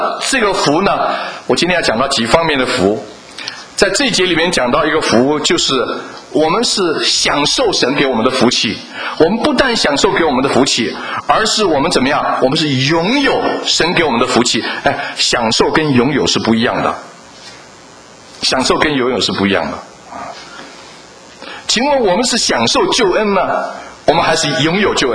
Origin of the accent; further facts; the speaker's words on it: Taiwan; 以前我们在很多人从台湾来的，我不晓得你们在中国怎么问法，我从台湾长大的，那台湾人一见面就问